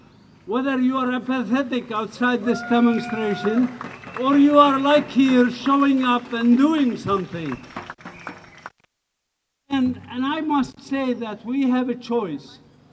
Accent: Bethlehem, West Bank, Palestine; English is a second language; I am from Bethlehem. Bethlehem is in the West Bank, as you know, part of Palestine.

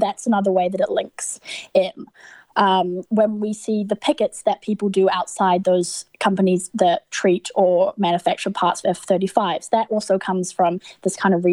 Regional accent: New Zealand; I grew up in Aotearoa, New Zealand, so I would say that New Zealand is actually like complicit

